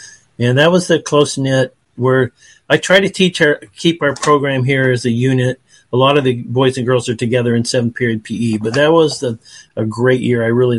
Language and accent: English; Bakersfield, California, United States; So we grew up in Bakersfield.